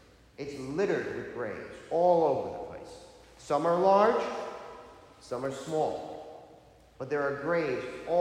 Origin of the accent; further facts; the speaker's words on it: United States; of course, I'm an American, what do? I say, oh, I can't step on them.